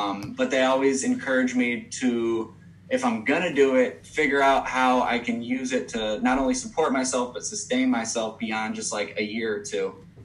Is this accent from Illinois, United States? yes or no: yes; Evanston, Illinois, United States; Yeah, you know, so I grew up in Evanston, like just north of Chicago.